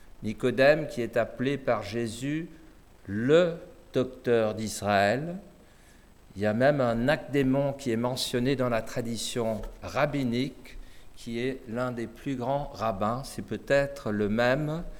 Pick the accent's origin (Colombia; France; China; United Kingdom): United Kingdom; England; Mes parents se sont réfugiés en Angleterre avant la guerre, mon père après la guerre. Et voilà, j'ai grandi en Angleterre dans une famille juive séculière, non religieuse.